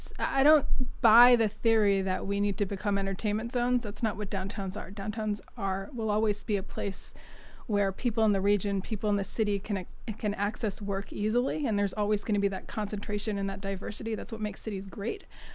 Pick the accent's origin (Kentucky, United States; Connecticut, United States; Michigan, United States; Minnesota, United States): Connecticut, United States; I go back to the 90s when I was growing up outside of Hartford, Connecticut.